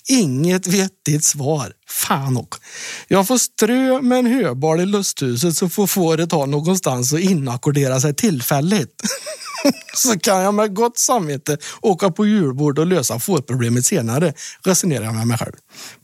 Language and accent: Swedish; Värmland, Sweden; Jag är en halvknasig värmlänning.